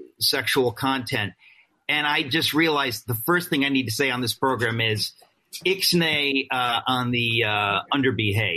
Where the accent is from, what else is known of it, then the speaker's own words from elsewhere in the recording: New York, United States; we've known people like this growing up in the New York area.